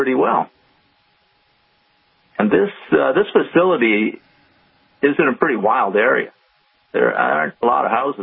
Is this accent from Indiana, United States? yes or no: no; Wisconsin, United States; I grew up in Wisconsin.